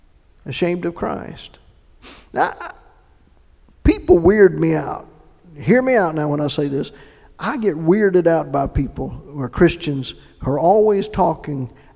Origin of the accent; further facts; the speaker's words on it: North Carolina, United States; I have a little bit of one myself, but I love it. It's the accent that I remember. And we're all from North Carolina.